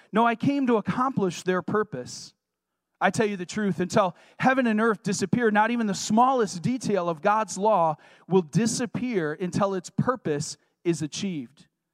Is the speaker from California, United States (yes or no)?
no; Michigan, United States; I grew up in Michigan on Lake Huron, and we were near Port Huron